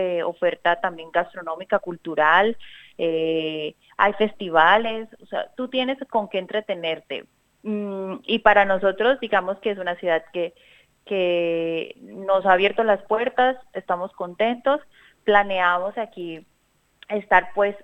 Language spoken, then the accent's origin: Spanish; Colombia; Yo soy periodista de Colombia, decidimos hacer este gran cambio de vida